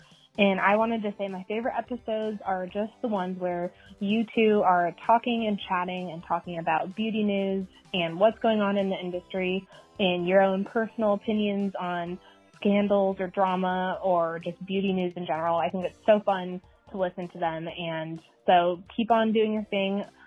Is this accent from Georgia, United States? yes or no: no; Oregon, United States; I'm from Oregon, and I wanted to call in and say happy birthday.